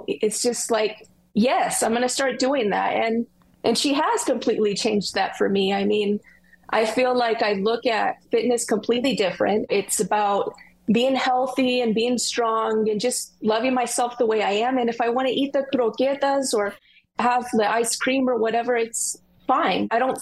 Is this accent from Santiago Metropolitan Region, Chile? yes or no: no; Viña del Mar, Valparaíso, Chile; growing up in Chile, it's always about shrinking your body. And I lived in a city right by the beach in Viña del Mar.